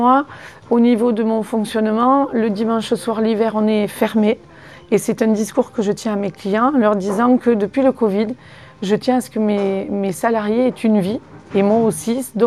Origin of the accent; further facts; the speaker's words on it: Vaison-la-Romaine, Provence-Alpes-Côte d'Azur, France; moi je suis issue de Vaison-la-Romaine. Et un petit village qui a été connu il y a très très longtemps à cause des inondations.